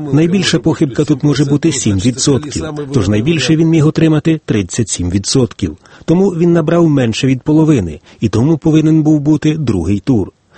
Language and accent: Ukrainian; Belarus; Було б смішно, щоб я, білорус, із нашими мізерними досягненнями давав пораду українцям.